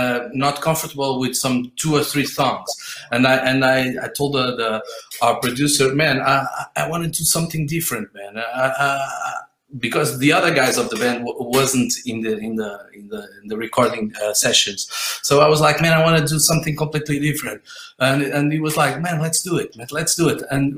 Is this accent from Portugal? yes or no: yes; Portugal; English is a second language; because as you know, we're not from the States or from UK. We're from Portugal, so I don't know if I'm saying the right words